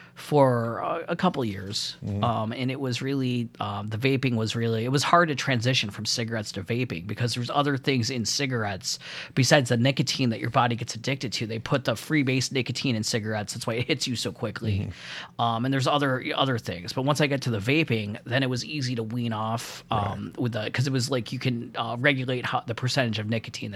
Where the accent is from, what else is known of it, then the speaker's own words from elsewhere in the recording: United States; I'm American Muslim too